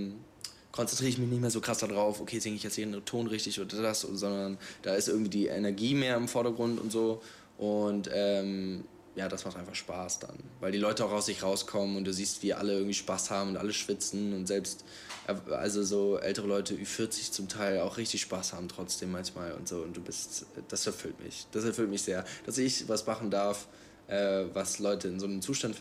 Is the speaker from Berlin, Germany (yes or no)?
yes; Berlin, Germany; So als Berliner kann man irgendwie sagen, es ist das sauberere Berlin